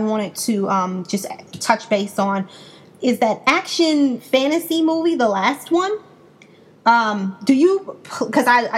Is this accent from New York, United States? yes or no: yes; New York, United States; now in Tampa, United States; I'm originally from New York, but then I moved down here 2010, and I was living out there for 4 years. But then I moved to the Tampa Bay area last year.